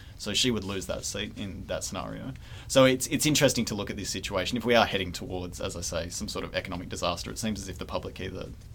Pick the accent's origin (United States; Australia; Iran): Australia; Western Australia; this contentious relationship with the Federation, owing to the fact that we have a lot of wealth and we're obviously distant from the East Coast. Famously, Lang Hancock tried to get us out of it